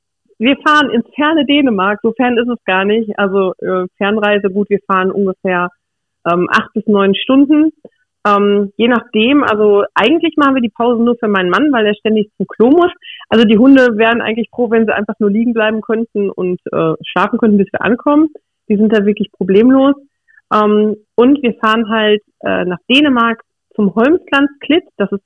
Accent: North Rhine-Westphalia, Germany; wir kommen ja eigentlich aus dem Pott. Und hier ist es halt immer relativ voll und laut.

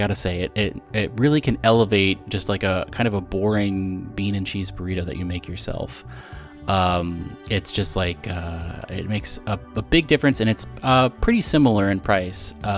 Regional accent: Texas, United States; I grew up in Texas, so I have more of a desire for Tex-Mex

